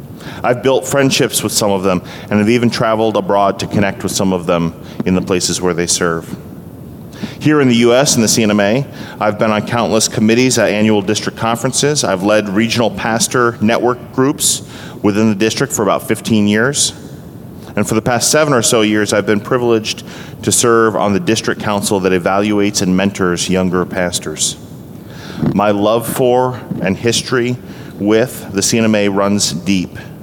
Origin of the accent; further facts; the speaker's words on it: New England, United States; Growing up in New England, I didn't grow up with Bible teaching by default in the culture.